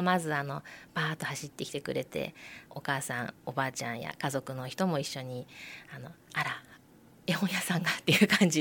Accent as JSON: {"language": "Japanese", "town": "Fujisawa", "region": "Kanagawa", "country": "Japan", "tie": "born or raised there", "said": "はい、生まれも育ちも藤沢市になります。結婚して2年間だけ別の市に移動したんですけれども、ほぼ人生ほとんど藤沢市で生まれ育ってます。"}